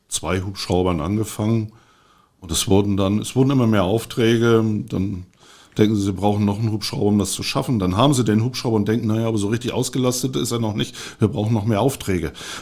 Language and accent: German; Rostock, Mecklenburg-Vorpommern, Germany; ich bin eigentlich aus Rostock